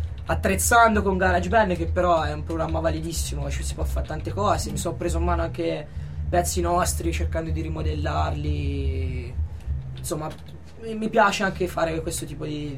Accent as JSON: {"language": "Italian", "town": "Chiusi", "region": "Tuscany", "country": "Italy", "said": "la domenica faccio dei corsi per i tamburini nel mio paese per i ragazzetti."}